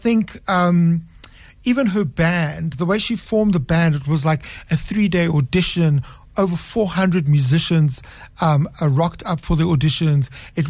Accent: South Africa; And so to think that we came from the Rainbow Nation, like, it's like, wow.

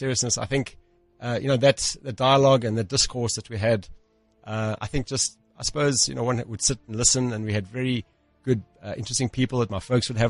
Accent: Johannesburg, Gauteng, South Africa; should be a proper Afrikaans-speaking chap, but through I guess, history, we grew up in the English parts of Johannesburg, went to English schools.

